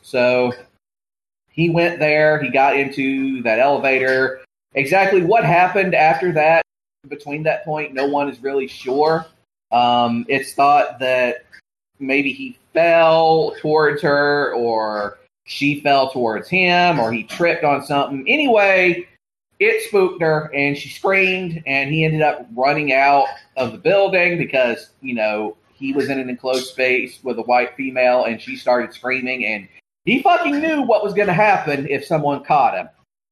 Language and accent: English; Georgia, United States; A few years earlier, there had been a similar massacre in my home state of Georgia, in Atlanta.